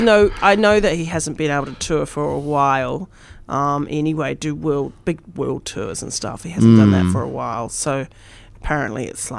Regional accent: New Zealand; because I'm from New Zealand, I knew very little about Australian culture.

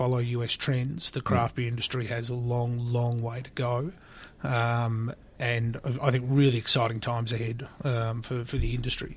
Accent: Australia; Being Australian, and just a dabble in the overseas.

